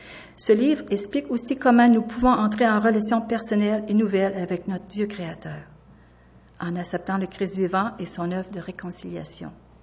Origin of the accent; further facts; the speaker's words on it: Loretteville, Quebec, Canada; born there; Je suis née à Québec, plus précisément à Loretteville.